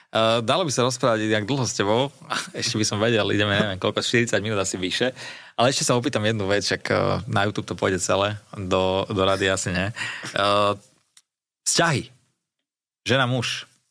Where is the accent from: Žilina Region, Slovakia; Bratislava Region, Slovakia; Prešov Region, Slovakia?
Bratislava Region, Slovakia; Pezinok; to ja som z Pezinka.